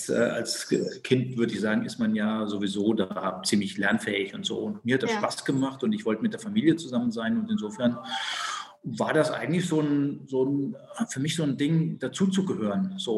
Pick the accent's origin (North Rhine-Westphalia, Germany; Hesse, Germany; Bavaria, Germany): Bavaria, Germany; Bad Aibling; Ich komme aus Oberbayern, aus dem Voralpenland, aus Bad Aibling, das ist so in der Nähe von München.